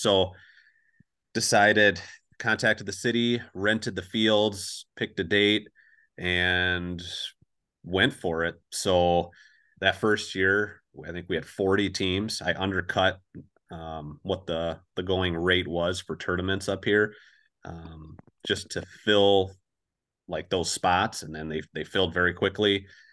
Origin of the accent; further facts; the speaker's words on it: Dubuque, Iowa, United States; moved away as an adult; now in Wisconsin, United States; Opened it in 2015 when I moved to Wisconsin with my wife, Kelsey. So we moved from Iowa, where I was from, in Dubuque, and then moved up here.